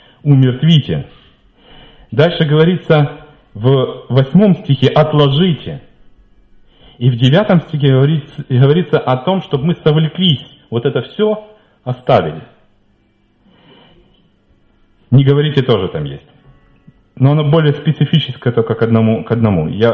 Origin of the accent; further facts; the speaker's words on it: Ukraine; Вот я из Украины